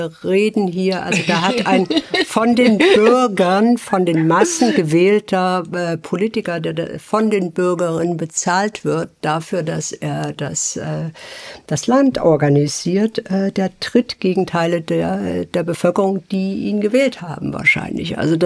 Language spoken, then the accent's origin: German; Switzerland; So bei uns in der Schweiz gibt es ja Jodtabletten